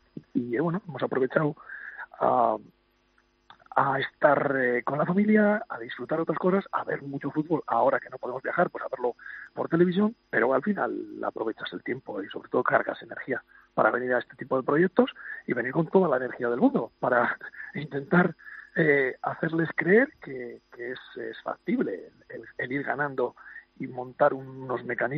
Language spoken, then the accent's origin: Spanish; Soria, Castile and León, Spain; como yo que soy de Soria, pues con una ciudad pequeñita.